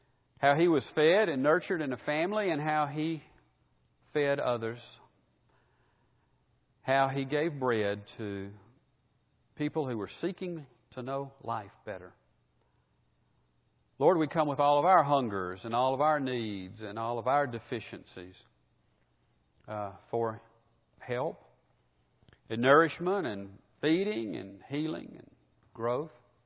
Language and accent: English; Birmingham, Alabama, United States; I grew up in Birmingham, grew up at Vulcan.